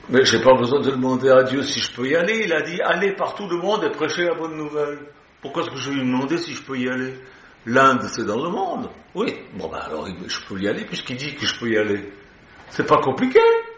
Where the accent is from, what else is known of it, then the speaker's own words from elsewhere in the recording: Switzerland; Chez nous, en Suisse